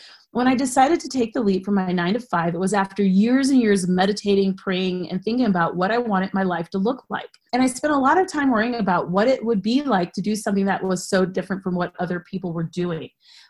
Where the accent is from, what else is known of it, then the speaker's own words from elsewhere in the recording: United States; I am not Brazilian. I'm American.